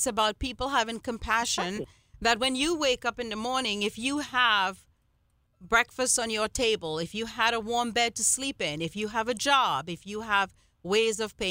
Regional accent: Trinidad & Tobago; born there; moved away; I was born in Trinidad and Tobago

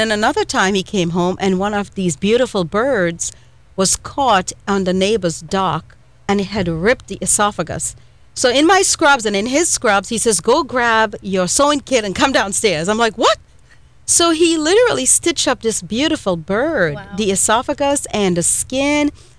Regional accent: India; obviously I'm Indian

